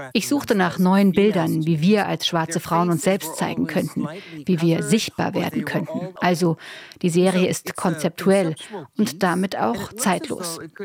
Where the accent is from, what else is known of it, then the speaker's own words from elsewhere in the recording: Portland, Oregon, United States; now in Germany; Und in Portland, Oregon, wo ich herkomme